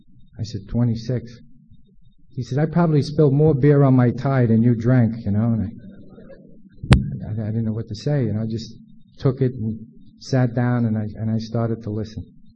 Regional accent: New York City, New York, United States; You know, I think alcohol taught me one thing growing up in Brooklyn as a young kid.

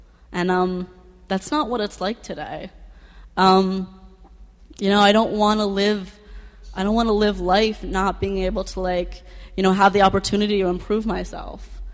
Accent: New York City, New York, United States; I grew up in New York City. I come from a wonderful family.

